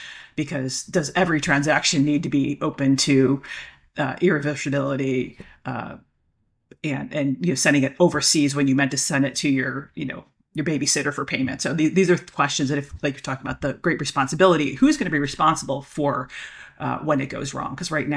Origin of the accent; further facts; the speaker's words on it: United States; And I have the wonderful benefit of being an American, so I don't have to, most Americans never even leave the country.